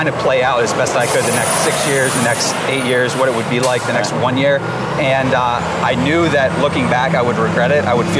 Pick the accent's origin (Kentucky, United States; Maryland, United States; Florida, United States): Maryland, United States; Boonsboro; I grew up in a small town in Western Maryland called Boonesboro, Maryland. Graduating class of like 200 people, so pretty small.